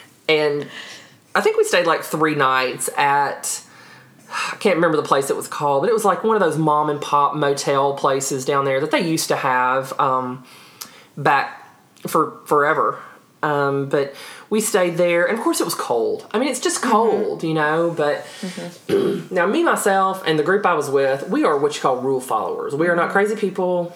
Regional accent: Tennessee, United States; And then, of course, I grew up in Tennessee, and I went to Daytona.

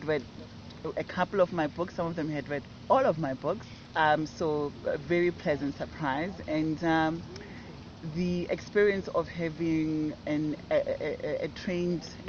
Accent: South Africa; I'm South African by nationality.

